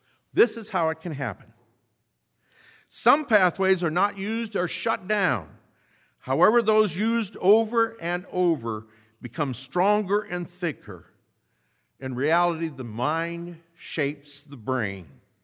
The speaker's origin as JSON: {"language": "English", "town": "Goshen", "region": "Indiana", "country": "United States", "tie": "born or raised there", "said": "And I grew up in Goshen, Indiana, so I know something about the Amish."}